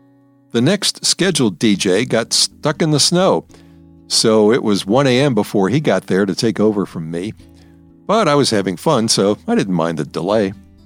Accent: Deep South, United States; moved away as an adult; also born or lived in Wisconsin / Illinois; now in Maryland, United States; I grew up in the Deep South and only saw snow twice in my first 20-plus years. But since then, I've lived in Wisconsin and Illinois for a few years, and in the Washington-Baltimore area of Maryland for almost 40 years.

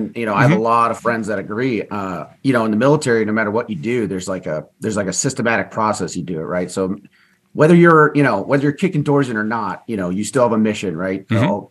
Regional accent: Minnesota, United States; born and raised in Minnesota.

